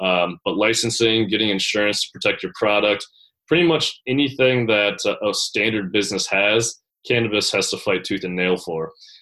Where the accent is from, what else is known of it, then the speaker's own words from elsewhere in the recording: Michigan, United States; seeing that happen around my hometown and different cities in Michigan